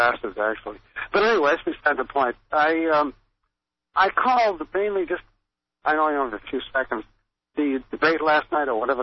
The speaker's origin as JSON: {"language": "English", "town": "Boston", "region": "Massachusetts", "country": "United States", "also_born_or_lived": "South Florida", "said": "I'm from Boston."}